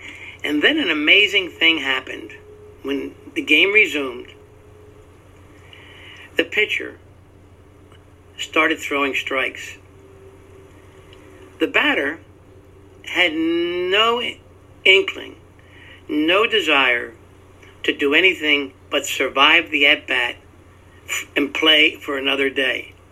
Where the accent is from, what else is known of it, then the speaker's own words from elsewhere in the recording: Ireland; I guess being Irish was an ideal start for that kind of unpredictable approach.